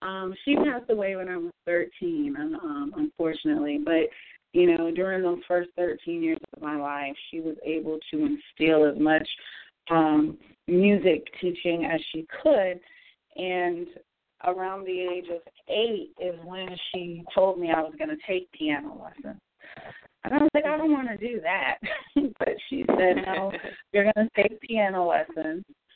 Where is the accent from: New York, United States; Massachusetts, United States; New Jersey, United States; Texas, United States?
Massachusetts, United States; Springfield; also born or lived in Boston; I am from Springfield, Massachusetts, originally born in Boston, and I come from a very musically inclined family.